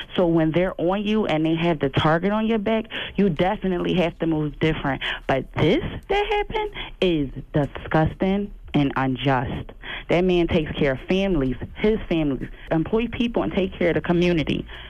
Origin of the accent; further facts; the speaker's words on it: Philadelphia, Pennsylvania, United States; I am irritated, and I'm from Philly.